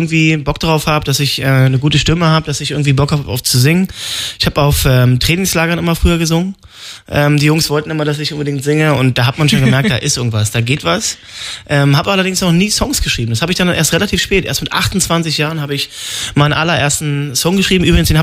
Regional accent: Brandenburg, Germany; Ja, ich bin in der Lausitz aufgewachsen in Brandenburg und bin dann mit 13 auf die Lausitzer Sportschule in Cottbus aufgenommen worden.

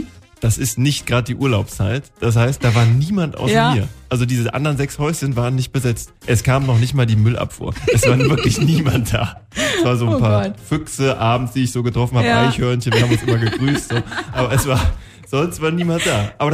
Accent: Trier, Rhineland-Palatinate, Germany; now in Hamburg, Germany; Ich komme ursprünglich aus Trier, wohne jetzt in Hamburg.

